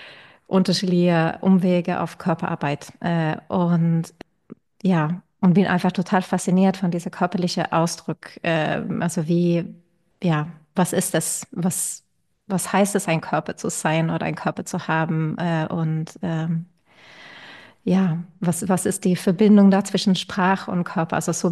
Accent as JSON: {"language": "German", "country": "Sweden", "also_born_or_lived": "Russia / Edinburgh, United Kingdom", "second_language": "German", "said": "Ich komme ursprünglich aus Schweden, aber ich bin teilweise in Russland aufgewachsen. Also, oder ich hatte 5 Jahre in Schule in Russland, in eine internationale Schule."}